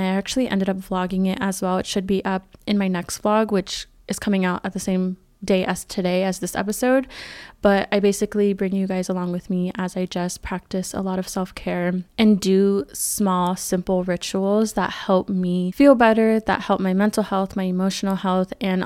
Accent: California, United States; I grew up in Northern California, but like my grandparents, my cousins, a lot of the family members that I'm close with live in Southern California.

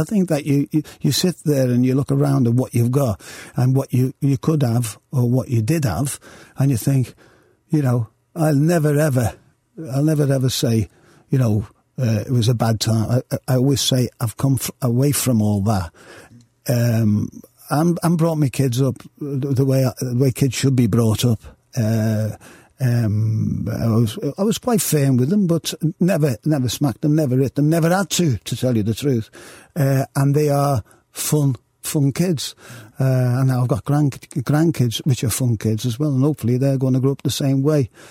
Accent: Liverpool, North West England, United Kingdom; I don't think people want to hear all about that growing up in Liverpool.

